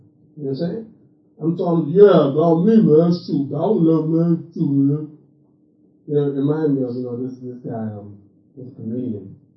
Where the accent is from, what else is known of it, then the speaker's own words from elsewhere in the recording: Brooklyn, New York, United States; Man, I grew up in the Marcy Project.